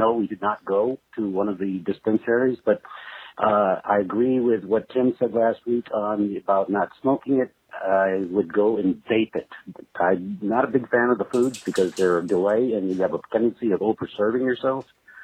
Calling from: Gilbert, Arizona, United States; Anyways, I'm calling from Gilbert, Arizona.

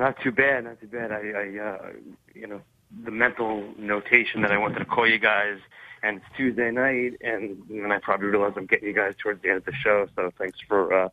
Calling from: New York, United States; Hey hey guys … from New York.

